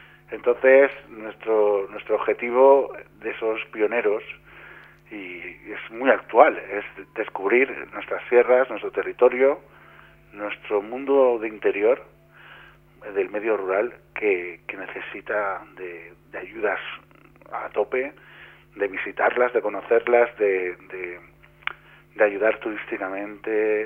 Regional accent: La Nucía, Valencian Community, Spain; Yo personalmente, yo soy de la Nucía, mi familia

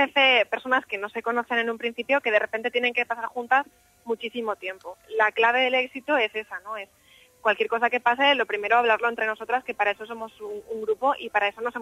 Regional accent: Valencia, Valencian Community, Spain; also born or lived in Granada; yo nací en Granada, no nací en Valencia, y bueno, mis padres son valencianos, entonces cuando vinimos de Granada a Valencia, enseguida pues nos apuntamos a la falla que había justo debajo de casa, y desde entonces soy fallera

